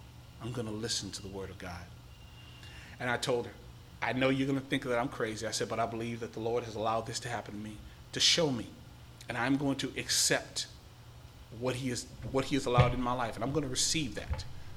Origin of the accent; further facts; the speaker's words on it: the South, United States; Now, you remember, I was raised in the South.